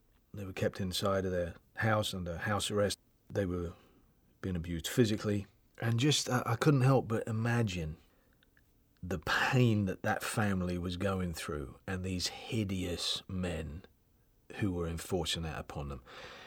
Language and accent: English; Dongxigu, Shandong, China; I'm from Shandong Province, China. I lived in a small village of less than 500 people called Dongxigu on the banks of a small river.